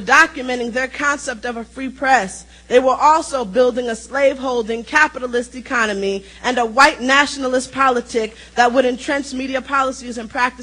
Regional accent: New York, United States; born there

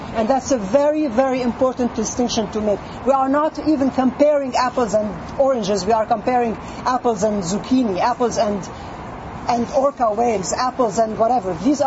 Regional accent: Jerusalem, Palestine; now in Seattle, United States; I'm Palestinian from Jerusalem. Both of my parents were expelled from Jerusalem in 1948 and have never been allowed back. I am a local Seattle activist.

